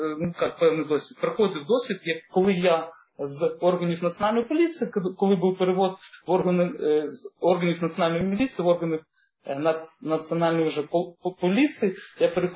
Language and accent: Ukrainian; Odesa, Odesa Oblast, Ukraine; як одесита, який небайдуже моя держава, моє рідне місто, герой Одеса, в якому я проживаю, в якому я працював багато років.